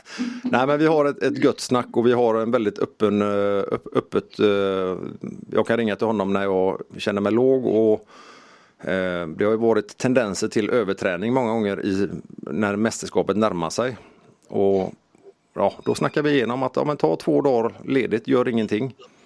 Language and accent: Swedish; Gothenburg, Västra Götaland County, Sweden; Göteborgsvarvet måste jag ju springa som göteborgare.